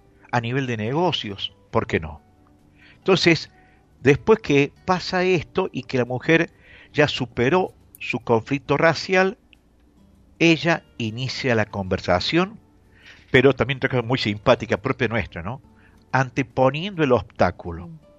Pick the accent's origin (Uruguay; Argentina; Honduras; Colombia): Argentina; qué hubiéramos contestado como argentino o como nuestra forma de ser temperamental?